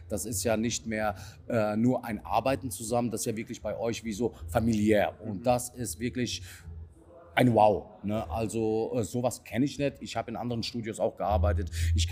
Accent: Lauterbach, Hesse, Germany; aus Lauterbach, bin 46 Jahre alt.

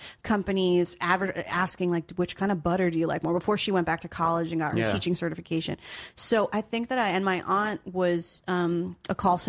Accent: Flemington, New Jersey, United States; Where I grew up in Flemington, New Jersey, so out in the country for Jersey in the Garden State, it was, you know, there were horse crossing signs.

